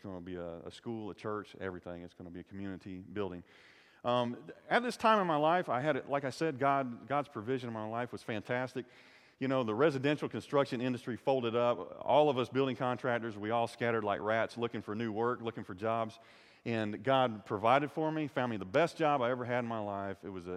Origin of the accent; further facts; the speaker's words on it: Fayetteville, Georgia, United States; also born or lived in Arizona; I was born in Arizona, but I didn't live there very long. I spent most of my life in Fayetteville, Georgia. I was there for 30 some odd years